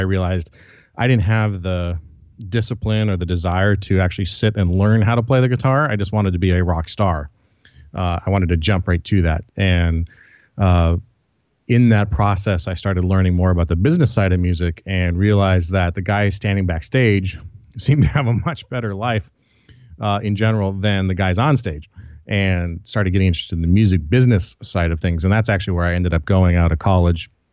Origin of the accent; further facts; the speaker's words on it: Colorado, United States; And, but I grew up most of my life. I grew up in Colorado.